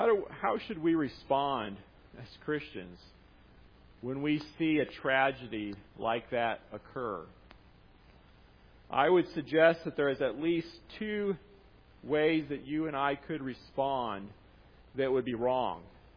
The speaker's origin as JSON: {"language": "English", "region": "Iowa", "country": "United States", "tie": "born or raised there", "lives_now": "Michigan, United States", "said": "went through my home state of Iowa, causing damage, swung through my new home state of Michigan"}